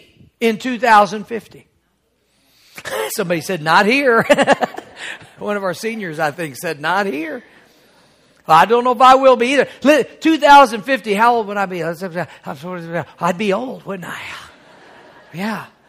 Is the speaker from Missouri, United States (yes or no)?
yes; Missouri, United States; I remember as a boy, growing up in Missouri, we had all these trees in the backyard and they drop hickory nuts.